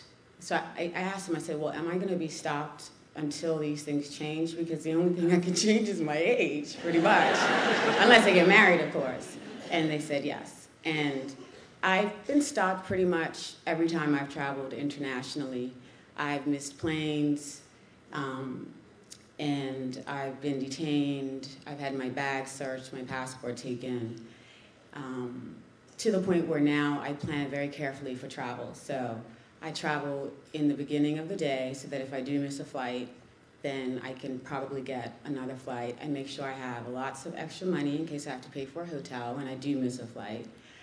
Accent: Bermuda; I'm from Bermuda. I was born and raised there. My mom's Bermudian, my father's Jamaican. And if you don't know, Bermuda is very small, 22 square miles, and it's a British dependent territory.

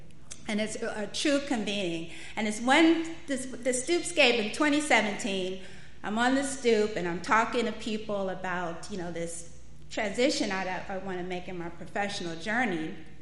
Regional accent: Detroit, Michigan, United States; also born or lived in Baltimore; I was born in West Baltimore, Bon Secours Hospital, and I spent many summers on my grandmother's stoop. I was raised in Detroit, so I'm Baltimore bred, raised in Detroit, but summer raised in Baltimore

